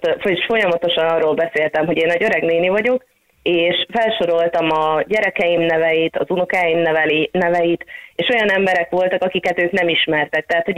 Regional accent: Slovakia; mivel én Szlovákiából származom, tehát hogy egy magyar család voltunk valószínűleg

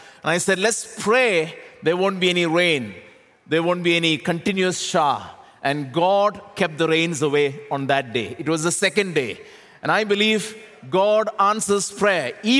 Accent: India; you know that I'm from India

